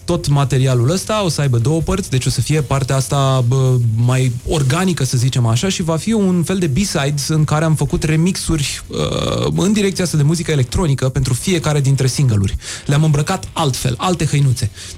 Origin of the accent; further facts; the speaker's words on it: Romania; Am scris pe internet, salut … din România.